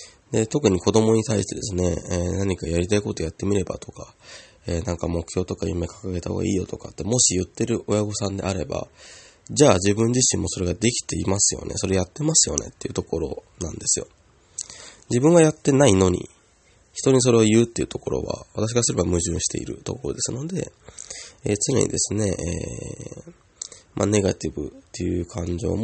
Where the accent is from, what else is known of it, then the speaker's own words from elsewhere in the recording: Yamanashi, Japan; 地元の山梨の教育委員会の教育委員会で、学校の先生方に講演をする